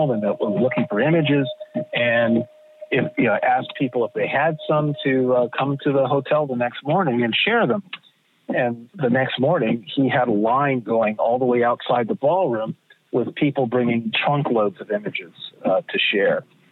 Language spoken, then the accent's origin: English; Los Angeles, California, United States; I grew up in Los Angeles, California. It was a very, very middle class, tight knit.